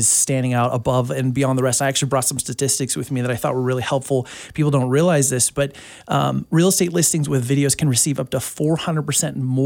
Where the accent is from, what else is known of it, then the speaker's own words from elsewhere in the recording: Whitefish, Montana, United States; also born or lived in Seattle, Washington; I grew up in the Valley, grew up at Whitefish, went to Whitefish High School, graduated there, went off to Seattle for school, and just got back into the Valley about 5.5 years ago or so.